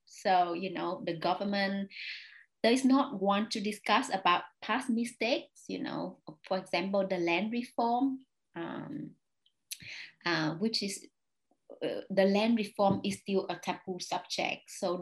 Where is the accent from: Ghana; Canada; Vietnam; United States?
Vietnam; I saw a lot of traumatized behavior growing up in Vietnam.